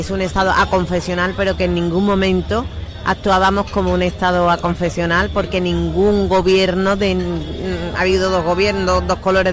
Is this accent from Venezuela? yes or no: no; Spain; y yo soy española y defiendo mi bandera